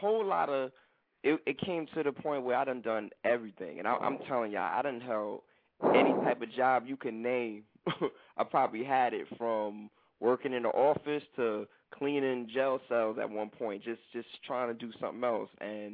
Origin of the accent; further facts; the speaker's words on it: Brooklyn, New York, United States; All right, well, I'm from Brooklyn, man. Brooklyn, New York, raised